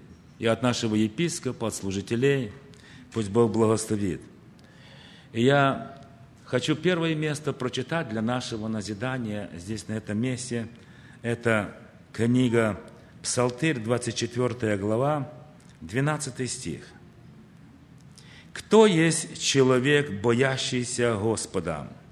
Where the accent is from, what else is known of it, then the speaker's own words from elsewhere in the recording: Obreja, Bălți, Moldova; А я родился, такой есть под Бельцами деревня, называется Обрежа, в украинской семье, в русскую школу пошел. И знаете, у меня такая история, что много языков знаю